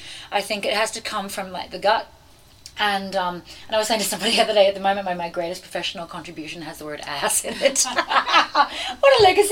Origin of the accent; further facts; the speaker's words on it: Australia; now in United States; I'm the Aussie girl who has been kindly hosted by the US